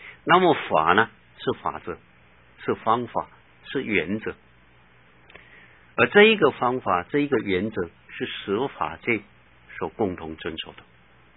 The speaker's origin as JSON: {"language": "Chinese", "country": "China", "said": "那么他传到我们中国来了，我们中国人依照他的方法来实行来做"}